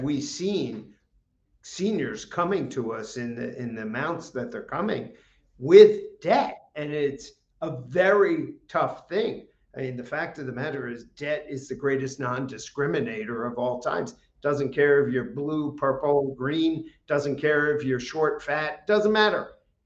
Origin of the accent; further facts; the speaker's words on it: New Jersey, United States; Came down here for spring break and never left. So I hail from New Jersey originally, which I was just there this past weekend and had a great time.